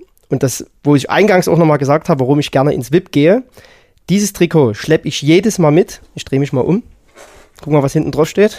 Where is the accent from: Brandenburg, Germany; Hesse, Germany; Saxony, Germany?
Saxony, Germany; Pirna; born there; weil wir sind beide in Pirna geboren.